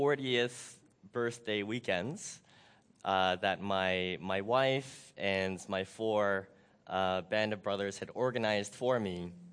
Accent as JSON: {"language": "English", "country": "Canada", "tie": "born or raised there", "lives_now": "Singapore", "said": "I live in Singapore, but I was raised in Canada. I am of Japanese and Chinese descent. I am married to a Indonesian"}